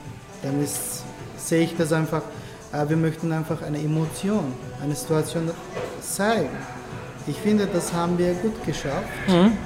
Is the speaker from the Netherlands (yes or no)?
no; Turkey; also born or lived in Germany; now in Vienna, Austria; Ich bin in Deutschland geboren, in der Türkei aufgewachsen und jetzt lebe ich in Wien.